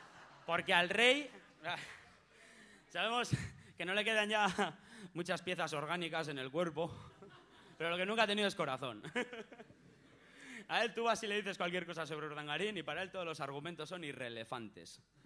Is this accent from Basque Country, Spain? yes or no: yes; Urretxu, Basque Country, Spain; A ver, pues venimos de Urretxu Zumarra, igual no lo hemos dicho, no importa, del Valle Aquelao.